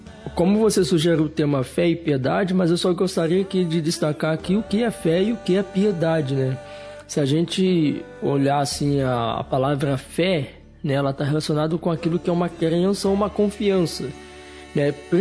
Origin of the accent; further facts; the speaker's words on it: Pinheiral, Rio de Janeiro, Brazil; sou casado, sou pai de 3 filhos bagunceiros, sou de Pinheiral, interior do estado do Rio de Janeiro.